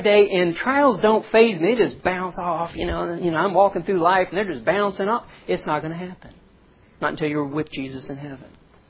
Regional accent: the South, United States; Okay, now, there was one down at Astroworld in Houston. I grew up in the South.

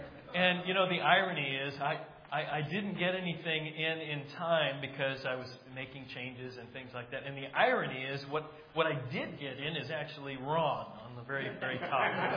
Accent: Dallas, Texas, United States; I am from Dallas

